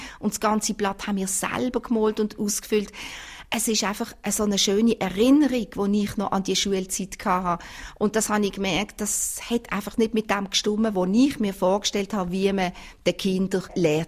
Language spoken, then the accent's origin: German; Switzerland; Und bei uns in der Schweiz, traditionsgemäss geht halt alles ein bisschen länger.